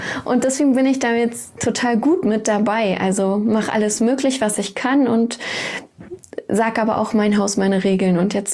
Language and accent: German; East Germany, Germany; ich komme aus dem Osten und da ist es ja nicht so selbstverständlich gewesen oder ist es immer noch nicht, dass man irgendwie zur Kirche geht.